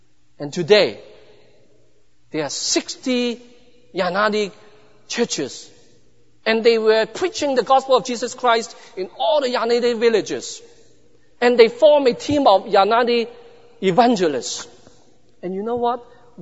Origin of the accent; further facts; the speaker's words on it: Hong Kong; As I said, I was brought up in Hong Kong. I understand what poverty is, but not to that extent how people are struggling with their daily lives.